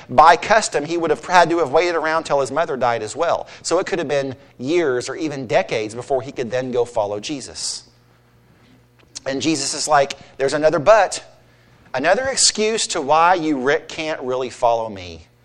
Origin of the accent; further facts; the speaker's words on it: Mount Carmel, United States; I grew up in the country, and I grew up in Mount Carmel, rural Route 4.